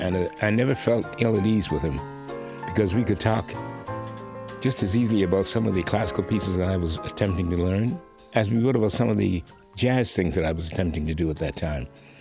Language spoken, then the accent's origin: English; Montreal, Quebec, Canada; I was brought up in the Saint-Henri district of Montreal